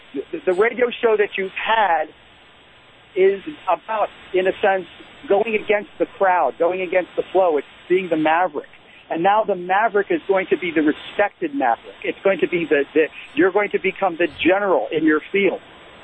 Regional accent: New York, United States; but I grew up in New York, and I've always admired what he's done.

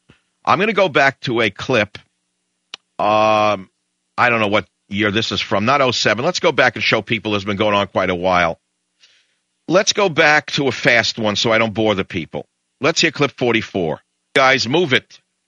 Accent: United States; Because I am an American patriot.

